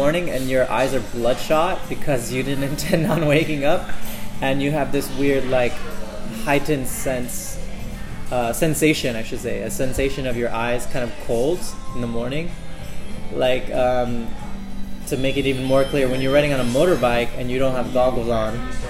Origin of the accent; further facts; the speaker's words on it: San Diego, California, United States; born there; I was born in San Diego, and in the spring or the fall was like the perfect time in the morning